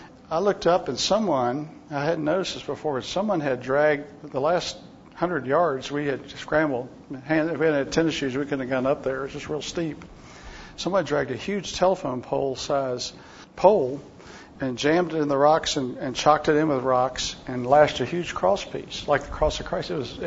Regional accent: Virginia, United States; My background is I was raised in the South. I was in Virginia. Virginia's a lot like Oklahoma in rural areas.

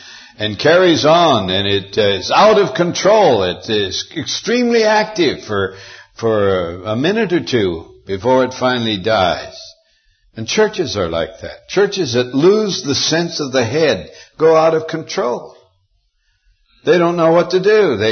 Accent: Montana, United States; when I was a boy growing up in Montana, we didn't buy chickens down at the grocery store all packaged up nice in plastic.

